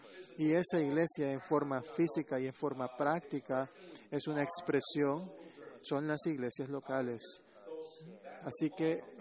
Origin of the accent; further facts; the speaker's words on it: China; Spanish is a second language; moved away as an adult; now in United States; Esto viene de un hombre que no es originalmente de América. Yo soy originalmente chino, vine del lejano oeste